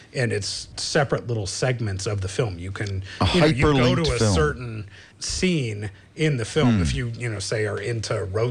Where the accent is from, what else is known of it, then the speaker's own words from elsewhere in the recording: Los Gatos, California, United States; I'm from Los Gatos originally.